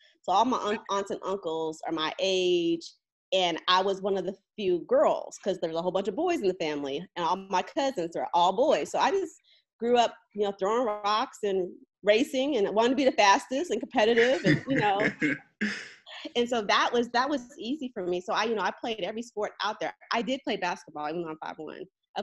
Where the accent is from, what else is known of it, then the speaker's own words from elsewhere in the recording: Las Vegas, Nevada, United States; I'm from Las Vegas, so, you know, entertainment was the name of the game.